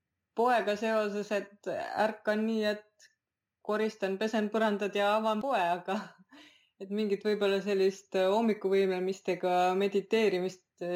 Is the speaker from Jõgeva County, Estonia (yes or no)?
yes; Jõgeva, Jõgeva County, Estonia; born there; kuna Jõgeva on minu sünnilinn ja siin on minu pere ja sugulased, et ja ma tunnen, et ma tahan elada seal, kus on kõik minu mälestused ja asjad, et siis ma olen selle linna valinud